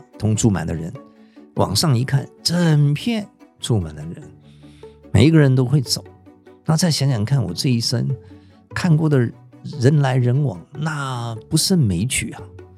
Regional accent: Shandong, China; 我们山东人那烧纸叫化纸

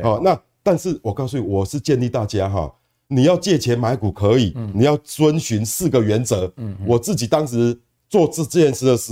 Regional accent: Taiwan; 我们台湾人很喜欢买储蓄险嘛

